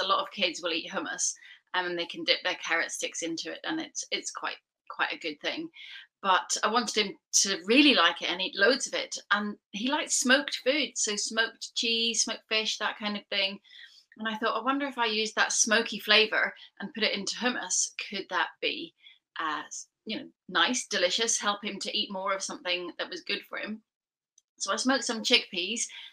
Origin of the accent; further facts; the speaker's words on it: Northern Ireland, United Kingdom; I actually come from a catering family. I grew up in Northern Ireland, where my grandparents had a restaurant.